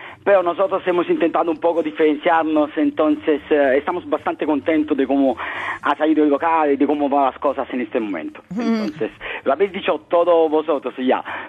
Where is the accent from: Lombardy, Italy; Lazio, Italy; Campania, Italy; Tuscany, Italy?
Campania, Italy; Naples; Spanish is a second language; now in Madrid, Spain; Los dos somos de Nápoles, pero al final nos hemos encontrado aquí en Madrid.